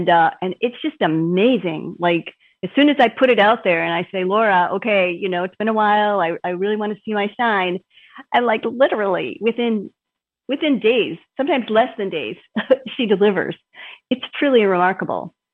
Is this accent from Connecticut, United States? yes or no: no; Minnesota, United States; also born or lived in Boston, United States; Prior to that, I'd been in the Boston area for about 25 years, and then moved around and, but I grew up here in Minnesota.